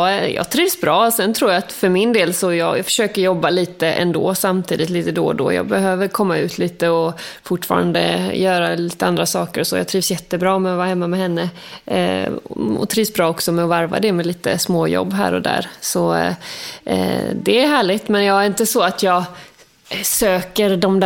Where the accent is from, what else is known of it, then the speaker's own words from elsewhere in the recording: Furuby, Kronoberg County, Sweden; also born or lived in Västergötland; mycket av min uppväxt var ju ändå i utanför Växjö, i Furuby, en liten by där. Men jag är född i Västergötland